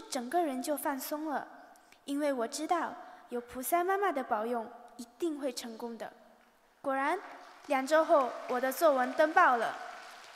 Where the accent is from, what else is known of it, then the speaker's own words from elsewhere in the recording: Singapore; first language Mandarin; also born or lived in China; 我是一个出生在中国的孩子，所以我的母语自然而然就是华语。自从我7岁来到新加坡之后，才开始学习 A、B、C。